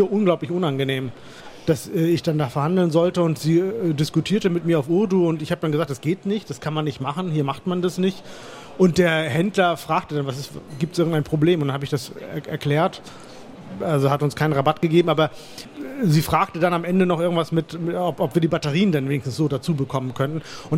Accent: Oldenburg, Lower Saxony, Germany; born there; Ich bin in Deutschland geboren, in Oldenburg. Was soll ich denn sonst sprechen als Deutsch? Ich meine, Plattdeutsch, okay, Friesisch, das kann schon sein. Verstehe ich auch ein bisschen, ja, Plattdeutsch.

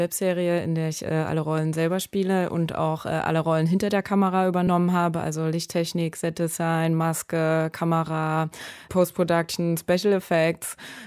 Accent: Dresden, Saxony, Germany; Also ich bin ja aus Dresden, komme halt aus der DDR und bin da sozialisiert.

